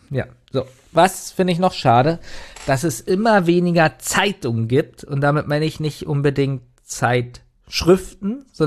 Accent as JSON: {"language": "German", "region": "Berlin", "country": "Germany", "tie": "born or raised there", "said": "Bei uns in Berlin gegenüber von der Schule, da gab es Test & Take, das war ein reiner Videospielladen"}